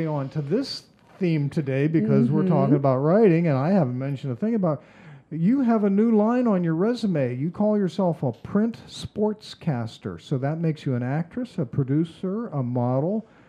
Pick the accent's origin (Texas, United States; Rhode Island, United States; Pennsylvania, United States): Pennsylvania, United States; Greenville; in Greenville